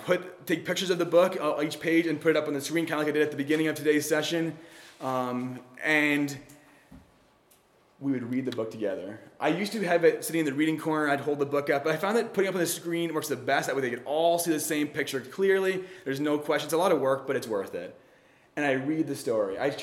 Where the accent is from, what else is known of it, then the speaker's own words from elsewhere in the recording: Canada; I know I'm Canadian and most of you aren't, but you've probably heard of Terry.